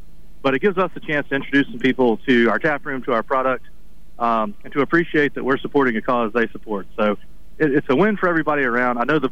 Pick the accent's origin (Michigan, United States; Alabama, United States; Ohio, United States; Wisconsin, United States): Alabama, United States; Mobile; And then I'm from Mobile, so we moved back down this way with the hopes of actually opening our own brewery because it was still pretty new in Alabama.